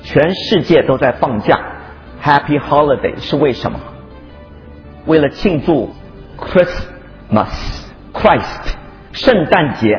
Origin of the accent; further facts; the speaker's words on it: China; 对我们中国人来说啊，很陌生。